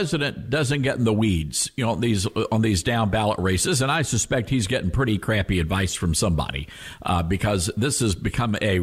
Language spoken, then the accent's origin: English; Tennessee, United States; we're facing a similar situation in the state of Tennessee, which is my home state and where we broadcast this radio program from.